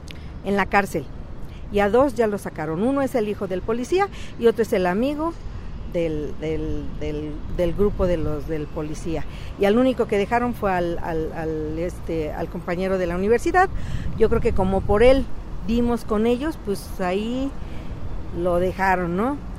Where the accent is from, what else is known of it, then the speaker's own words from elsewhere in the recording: Mexico City, Mexico; Somos de la Ciudad de México, vivíamos en el Estado de México y ahorita yo vengo de otro lado porque nos amenazaron.